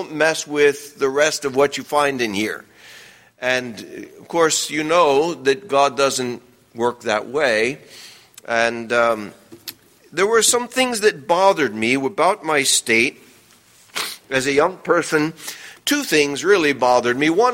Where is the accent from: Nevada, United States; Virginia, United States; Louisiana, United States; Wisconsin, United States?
Louisiana, United States; New Orleans; now in New Jersey, United States; My home background, I was born in New Orleans, Louisiana. Maybe y'all can't tell from my accent, but I'm not native to here in New Jersey. I had to adjust myself to speaking like y'all